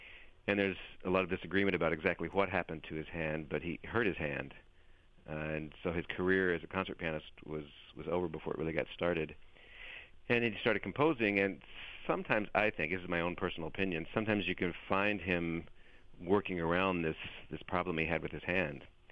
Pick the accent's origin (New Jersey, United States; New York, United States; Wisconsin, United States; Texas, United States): Texas, United States; moved away as an adult; Yeah, I grew up in Texas.